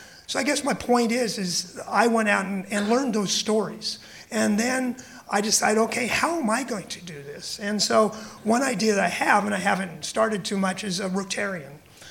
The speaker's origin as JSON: {"language": "English", "town": "Walla Walla", "region": "Washington", "country": "United States", "tie": "born or raised there", "said": "I grew up in Walla Walla."}